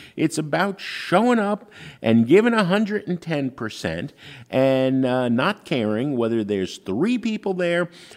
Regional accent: New Jersey, United States; now in Chicago, United States; You know, I grew up on the East Coast. I didn't come to Chicago till 91

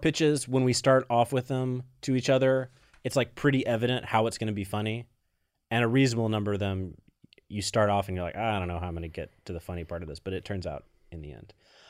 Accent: Virginia, United States; even though we're not quite from West Virginia. We're from a West Virginia-ish area of Virginia.

